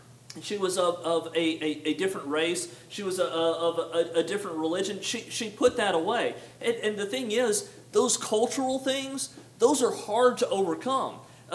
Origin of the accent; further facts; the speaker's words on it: Pearsall, Texas, United States; especially when I was a child growing up in Pearsall